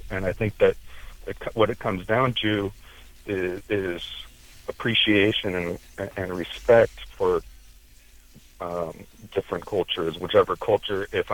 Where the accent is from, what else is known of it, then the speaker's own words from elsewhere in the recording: East Coast, United States; also born or lived in Southwest; Myself, I am white. I grew up Jewish on the East Coast. I moved west. I lived in the Southwest